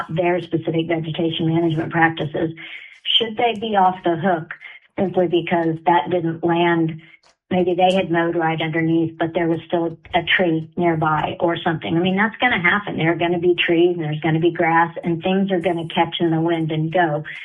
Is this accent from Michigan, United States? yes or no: no; Oklahoma, United States; Oklahoma has very proudly been, and that's my home state, so I can say this